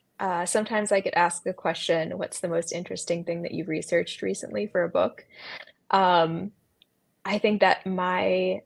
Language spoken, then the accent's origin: English; Cincinnati, Ohio, United States; I grew up in Hyde Park, which was just right nearby.